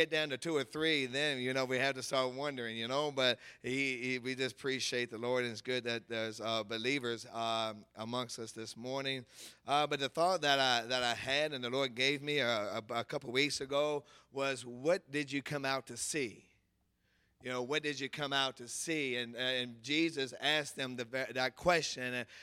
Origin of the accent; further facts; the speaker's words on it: Lynchburg, Virginia, United States; I'm from Lynchburg, Virginia.